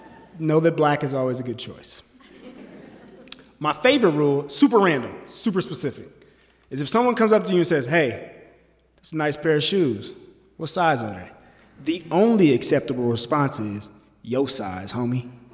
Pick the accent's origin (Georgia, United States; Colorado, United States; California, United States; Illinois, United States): Colorado, United States; Denver; I was born at St. Joseph Hospital, Denver, Colorado, the East Side. I was raised in Five Points, and I love my neighborhood.